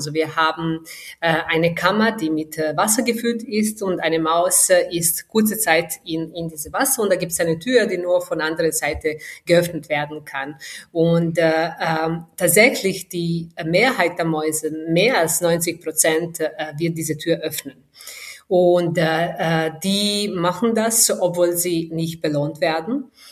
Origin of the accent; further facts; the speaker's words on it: Serbia; German is a second language; now in Austria; Ich bin tatsächlich am Land aufgewachsen, in Serbien, wo ich ganz viele Tiere rund um mich herum hatte